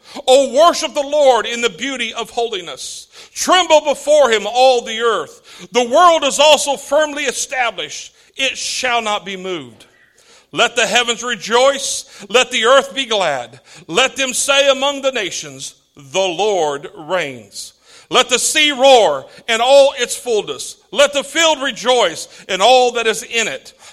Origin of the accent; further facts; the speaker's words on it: California, United States; also born or lived in Missouri / New Mexico / Louisiana; You know, I'm from born and raised in California, but I came through California, Missouri, New Mexico, Louisiana. You know, I mean, it's like I'm in my fifth state, fourth time zone in my lifetime.